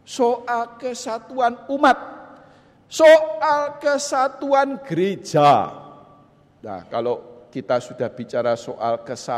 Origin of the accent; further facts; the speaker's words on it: Surabaya, East Java, Indonesia; Nah, salah satunya saya dari GKI, tapi dari Sinode Wilayah Jawa Timur. Saya dilahirkan, dibesarkan di Surabaya. Jadi saya orang Surabaya, kalau nanti dalam khotbah gaya Suraboyonya muncul, mohon dimaafkan.